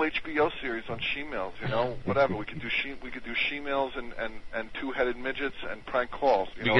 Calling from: New York, United States; I'm calling from Long Island.

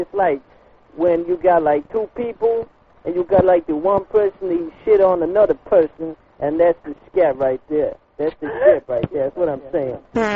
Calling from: Brooklyn, New York, United States; We is up in Brooklyn, you know?

